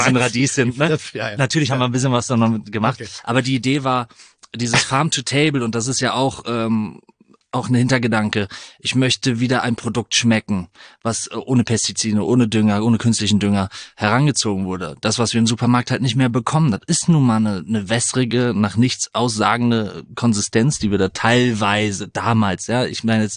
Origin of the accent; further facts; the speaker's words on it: North Rhine-Westphalia, Germany; born there; In Deutschland. Holländische Grenze, Münsterland.